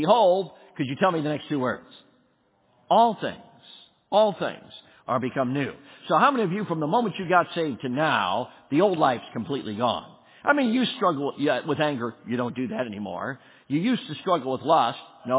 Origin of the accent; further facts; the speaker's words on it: Ireland; I'm Irish and got red hair. That's why I got an anger problem.